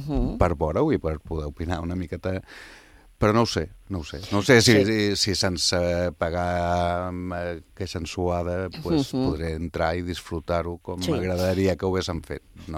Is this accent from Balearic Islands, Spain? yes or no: yes; Balearic Islands, Spain; jo com a eivissenc m'agradaria molt anar-ho a veure